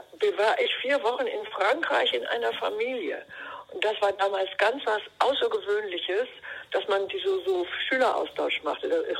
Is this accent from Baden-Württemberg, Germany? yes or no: no; Altenberge, North Rhine-Westphalia, Germany; ich komme nicht aus Münster, ne? Sondern ich bin geboren in Altenberge.